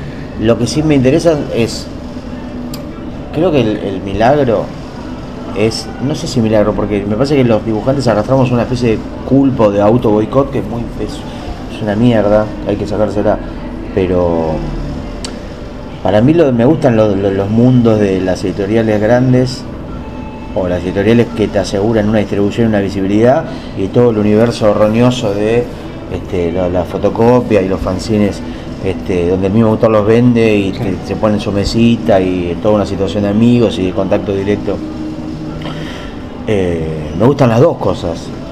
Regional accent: Mar del Plata, Buenos Aires Province, Argentina; yo soy de Mar del Plata

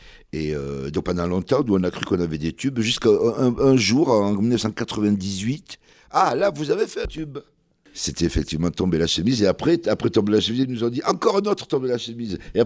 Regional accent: Béjaïa, Béjaïa Province, Algeria; De la ville de Béjaïa, donc je suis kabyle.

